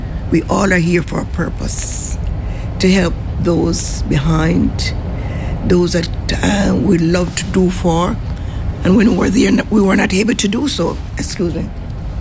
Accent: Jamaica; now in United States; I'm from Jamaica originally. … I passed the church in Cambridge, 190 Albert Street.

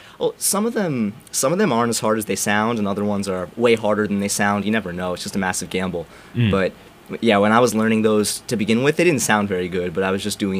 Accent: Ridgewood, New Jersey, United States; Yeah, so I'm from Ridgewood, New Jersey, which is a pretty suburban town. It's like 30 minutes outside of New York City, fairly congested area.

